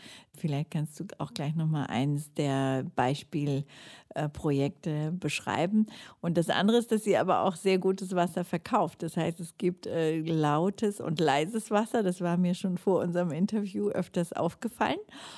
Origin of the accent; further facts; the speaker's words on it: Hamburg, Germany; für mich als Hamburgerin weckt das Heimatgefühle.